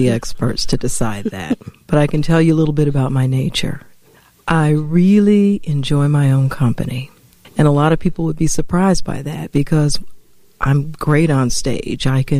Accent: Denver, Colorado, United States; moved away as an adult; now in Atlanta, United States; I grew up in Denver, Colorado. I realized that I wanted a different kind of experience for myself.

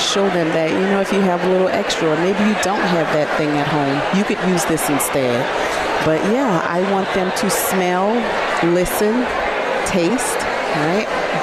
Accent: New Orleans, Louisiana, United States; Growing up in New Orleans, you know, I never really figured I would be a chef.

